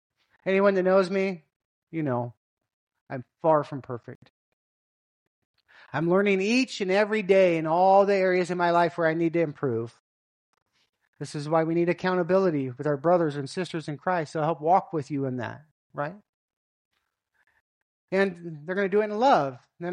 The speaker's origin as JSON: {"language": "English", "country": "United States", "said": "as I've been in Asia for a while, you know, I come from American"}